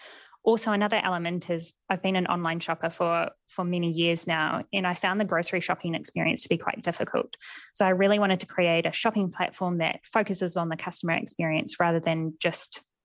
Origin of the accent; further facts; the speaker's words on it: Pukekohe, Auckland, New Zealand; I grew up in Pukekohe on a vegetable farm